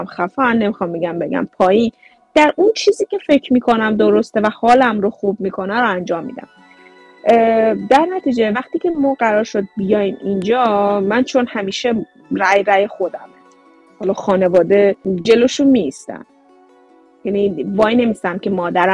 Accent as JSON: {"language": "Persian", "town": "Tabriz", "region": "East Azerbaijan", "country": "Iran", "lives_now": "Japan", "said": "چون ما تبریزی هستیم"}